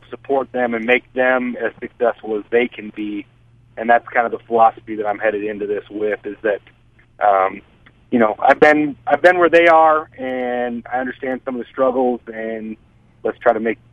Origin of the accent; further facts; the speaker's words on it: Wisconsin, United States; I'm originally from Wisconsin, so I'll be within 4 hours of both sets of grandparents and my two daughters.